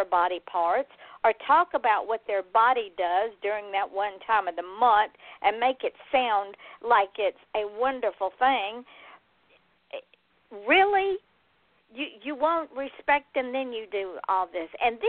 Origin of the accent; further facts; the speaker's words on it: the South, United States; Now, I am born and bred in the South